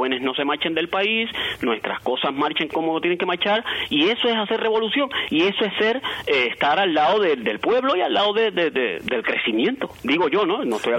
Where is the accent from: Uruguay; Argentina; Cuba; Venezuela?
Cuba; moved away as an adult; now in Spain; tengo una vida aquí, ya yo soy español, como aquel que dice, soy cubano, por supuesto, y amo Cuba, y todo Cuba para mí es lo más grande, ¿no? Pero ya soy español, ¿me entiendes? En el alma soy español, porque ya llevo ya muchos años aquí